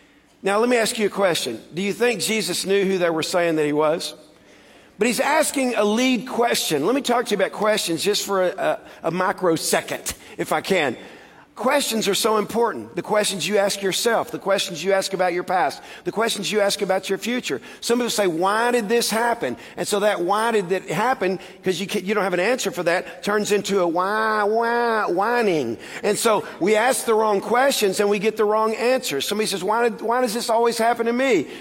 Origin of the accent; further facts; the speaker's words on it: California, United States; accent: Californian; I know I got a little California accent. Y'all can tell that.